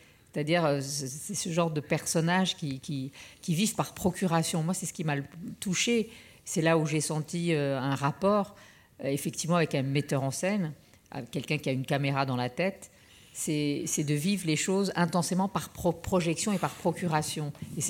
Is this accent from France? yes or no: yes; France; je suis française, heureusement, je suis née dans un autre pays, mais je suis française